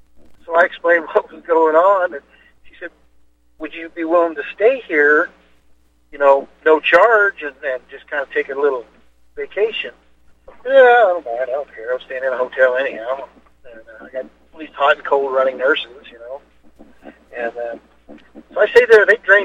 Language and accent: English; Buffalo, United States; So this little town of Buffalo, which is my hometown, grew up here. There's about 4,000 people here.